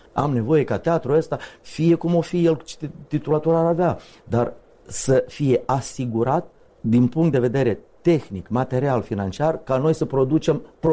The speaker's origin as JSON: {"language": "Romanian", "country": "Romania", "said": "că noi suntem români, că noi suntem o națiune care cu demnitate."}